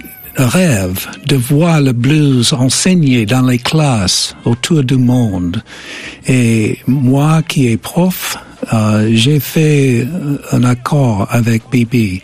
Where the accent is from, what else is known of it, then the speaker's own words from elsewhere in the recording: Vicksburg, Mississippi, United States; French is a second language; Et il est né chez moi au Vicksburg, Mississippi.